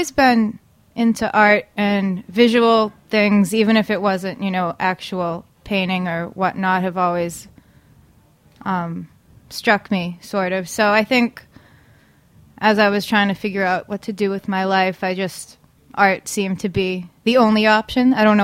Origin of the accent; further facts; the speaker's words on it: Danvers, Massachusetts, United States; Yep. Danvers, Mass.